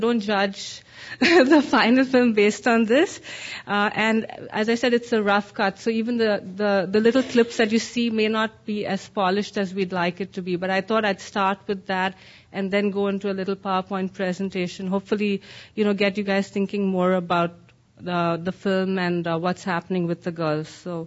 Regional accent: India; I grew up in India

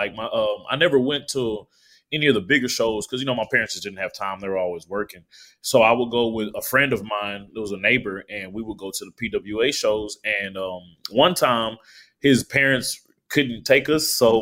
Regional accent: Texas, United States; You know, I'm from Texas, so I love the Von Erichs, love the Funks, love Stan Hansen.

